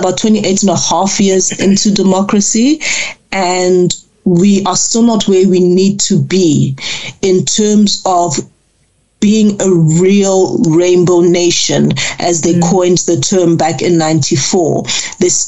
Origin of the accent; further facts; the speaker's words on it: Ghana; born there; I am the child of foreign nationals. My parents were born in Ghana. I was born in Ghana